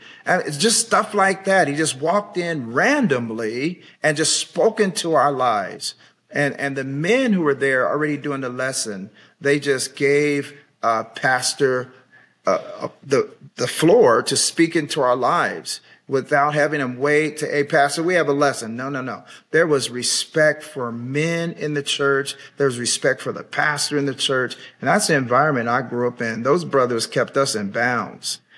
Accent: Sacramento, California, United States; I grew up in Sacramento, the capital of California, and I grew up in St. Paul Missionary Baptist Church.

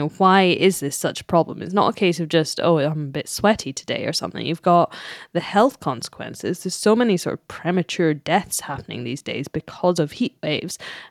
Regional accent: Scotland, United Kingdom; I've always lived in the UK. I'm from Scotland. I've dealt with some very cold winters.

